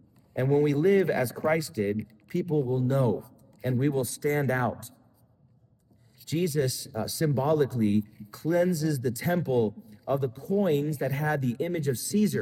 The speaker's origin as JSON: {"language": "English", "region": "Florida", "country": "United States", "said": "Now I'm from Florida."}